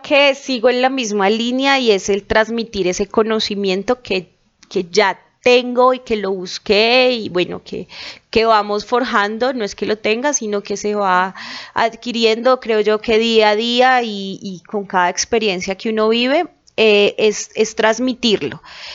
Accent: Tolima, Colombia; nosotros somos tolimenses, somos de origen tolimense

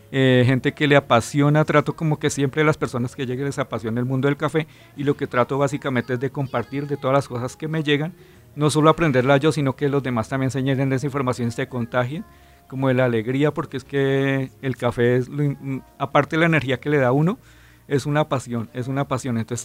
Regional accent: Colombia; somos colombianos y somos caficultores

